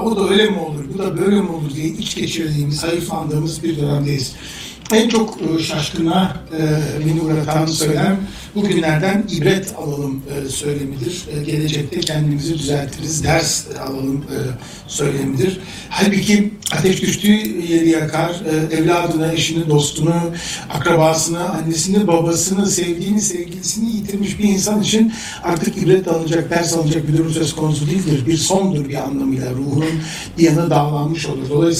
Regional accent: Istanbul, Turkey; born there; Baba memleketi dememin nedeni tabii ki benim de topraklarım oralar. Ancak ben İstanbul'da doğdum.

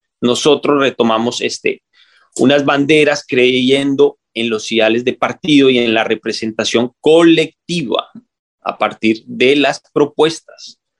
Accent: Colombia; now in Spain; para nosotros como colombianos en el exterior, como residentes

